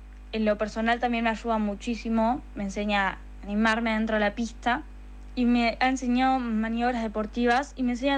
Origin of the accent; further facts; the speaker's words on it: Montevideo, Uruguay; born there; soy pilota de karting y nací en Montevideo.